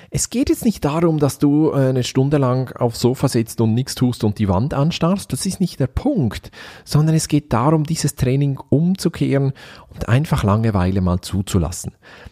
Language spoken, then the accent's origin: German; Switzerland; Ich weiß nicht, wie es in Deutschland ist, aber bei uns in der Schweiz gibt es so Gratiszeitungen